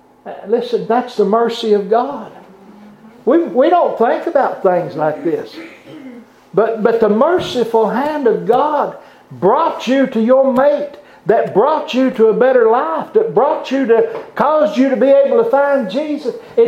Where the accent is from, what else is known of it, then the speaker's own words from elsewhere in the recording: the South, United States; born there; I was born in the South. Mm-hmm. You see, I like that a lot better than being born in the North.